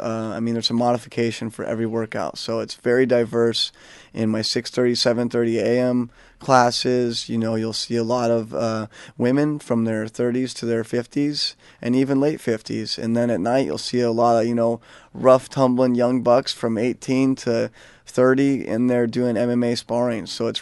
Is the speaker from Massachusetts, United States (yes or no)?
no; Cannon Beach, Oregon, United States; Well, I'm a native to the area. I grew up in Cannon Beach. I grew up surfing just like Lexi over here.